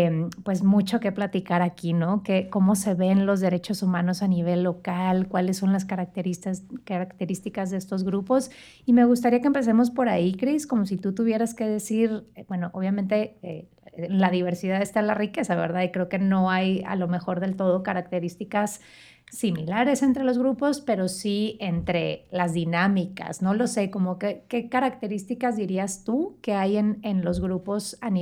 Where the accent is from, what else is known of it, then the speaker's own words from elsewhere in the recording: Monterrey, Nuevo León, Mexico; now in Mexico City, Mexico; cuando vine de Monterrey a vivir a la Ciudad de México, que el lenguaje es completamente distinto